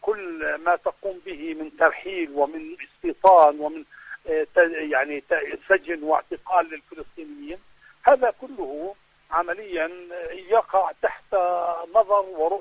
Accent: Palestine; وبالتالي المطلوب أن نرتقي بأدائنا كفلسطينيين

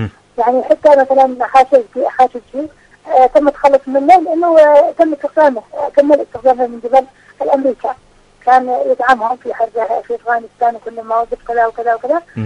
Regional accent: Yemen; حتى الطفله عندنا في اليمن

